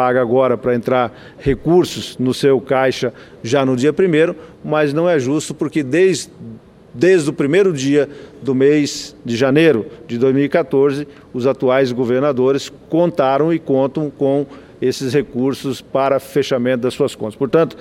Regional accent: Mato Grosso, Brazil; e aí falo lá do meu estado de Mato Grosso

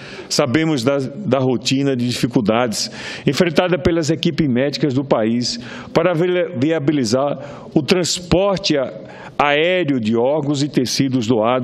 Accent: Brazil

